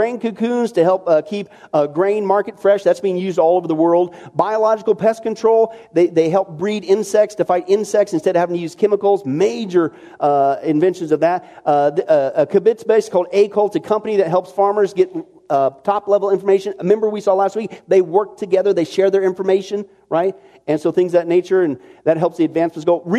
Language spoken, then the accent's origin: English; Midwest, United States; I grew up in the Midwest on farms.